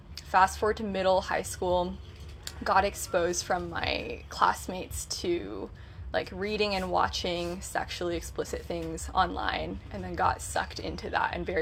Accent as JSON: {"language": "English", "town": "Arcadia", "country": "United States", "tie": "born or raised there", "said": "living with my family, living in my hometown in Arcadia."}